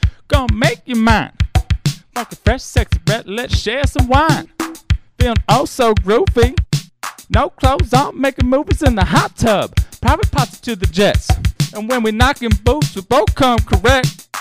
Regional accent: Hayward, California, United States; No, I'm from Northern California. From Hayward.

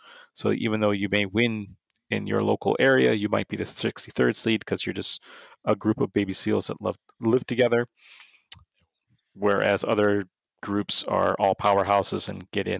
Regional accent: New England, United States; I grew up in New England, so college sports are, you know, not talked about at all.

